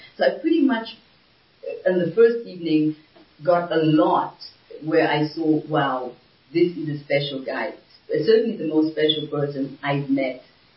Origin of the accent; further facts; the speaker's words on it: Zimbabwe; because I'm from Zimbabwe, from Africa, and nobody goes to India from the people I know